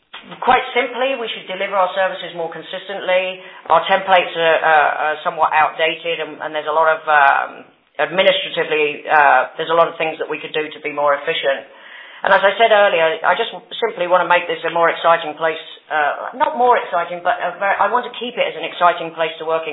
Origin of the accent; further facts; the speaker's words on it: United Kingdom; Since I was raised in the UK, it doesn't matter.